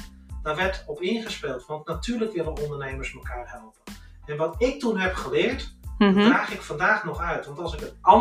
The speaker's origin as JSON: {"language": "Dutch", "region": "North Holland", "country": "Netherlands", "said": "En ik kom uit West-Friesland van origine."}